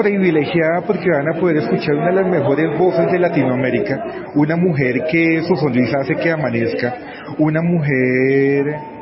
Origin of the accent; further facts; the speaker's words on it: Colombia; para mí como colombiano es un orgullo poderlo entrevistar